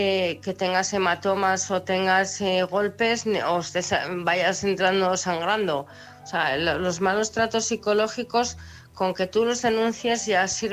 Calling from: Oviedo, Asturias, Spain; no sé de qué comunidad autónoma serás, pero yo te hablo de Asturias.

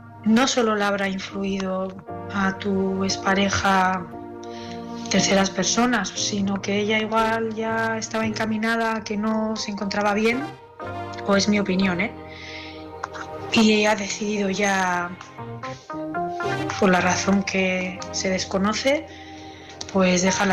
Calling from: Bilbao, Basque Country, Spain; de Bilbao

